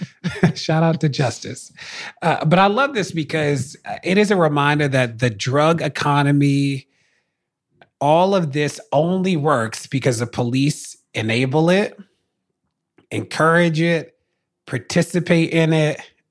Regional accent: Baltimore, Maryland, United States; I am from Baltimore. There's the addiction capital of the United States.

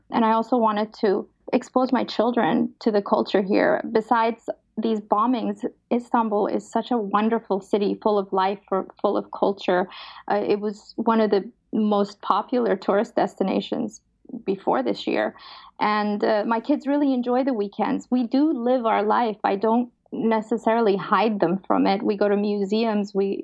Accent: Afghanistan; now in Turkey; We're from Afghanistan originally, and I lived there, survived the suicide bombing, survived the Soviet invasion.

